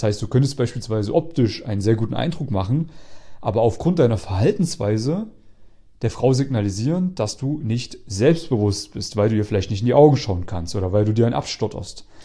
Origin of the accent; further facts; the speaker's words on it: East Germany, Germany; now in Vienna, Austria; Ich bin ja aus Ostdeutschland. Also die, die immer so eine Kartoffel im Mund haben, wenn sie reden. Aber dadurch, dass ich jetzt schon länger in Wien lebe, ist der bayerische Dialekt gar kein Problem mehr für mich.